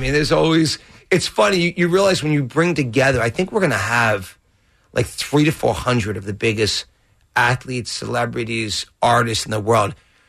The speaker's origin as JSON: {"language": "English", "town": "Philadelphia", "region": "Pennsylvania", "country": "United States", "said": "and look, Philly, look, I'm from Philly."}